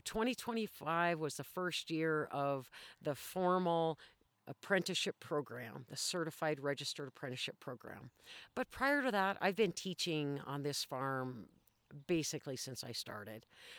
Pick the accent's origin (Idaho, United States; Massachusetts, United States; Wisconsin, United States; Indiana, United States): Idaho, United States; No, I grew up in Idaho, which is fairly rural, and we always had a large garden.